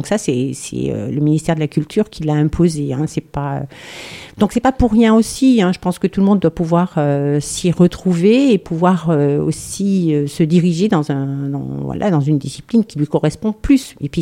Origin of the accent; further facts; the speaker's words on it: Grenoble, Auvergne-Rhône-Alpes, France; Je viens de Grenoble, j'ai été donc formée dans des écoles grenobloises.